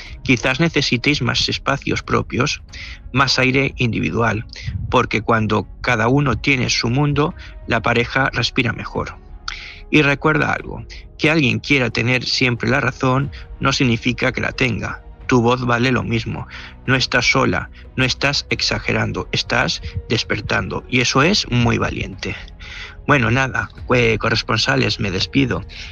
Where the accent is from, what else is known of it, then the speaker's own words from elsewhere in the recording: Gandia, Valencian Community, Spain; Hola, buenas noches, yo soy de Gandía.